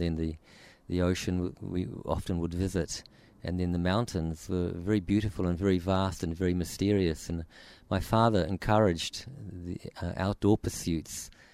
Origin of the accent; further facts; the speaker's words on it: Whanganui, Manawatū-Whanganui, New Zealand; born there; I was born in a little town in the middle of the North Island in New Zealand called Whanganui, and the town was about 30,000 people on the edge of a very large river, the Whanganui River.